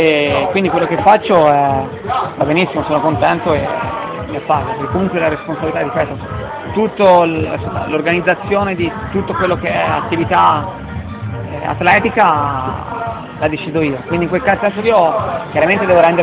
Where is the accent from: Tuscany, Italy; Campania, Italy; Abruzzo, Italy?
Tuscany, Italy; Viareggio; sono una persona di Viareggio che lavora